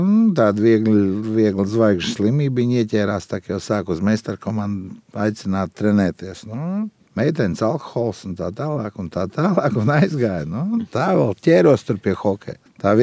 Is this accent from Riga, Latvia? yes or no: yes; Riga, Latvia; also born or lived in Valka / Ērģeme; pēc tam 4. Klasē mamma pārvācās nu, uz Rīgu dzīvot, un dzīvojām mēs Vārnielas Republikā, Laukielā